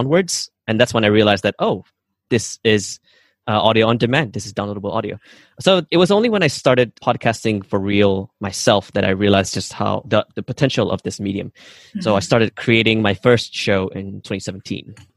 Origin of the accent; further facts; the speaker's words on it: Sarawak, Malaysia; I have an indigenous background. So I come from Borneo Island. We're from the Iban tribe. And I do have family in the jungle, which is like 5-6 hours drive into the forests.